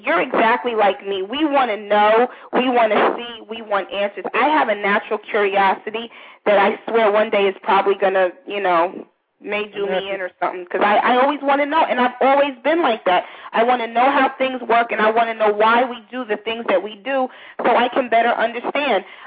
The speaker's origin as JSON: {"language": "English", "region": "New Jersey", "country": "United States", "tie": "born there", "said": "I'm on a terrorist watch list, and I was born in New Jersey."}